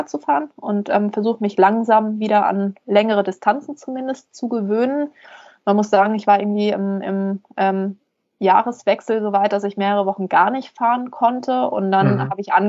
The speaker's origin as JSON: {"language": "German", "region": "Hesse", "country": "Germany", "tie": "born or raised there", "said": "ich bin in der Gegend groß geworden. Das ist der Taunus"}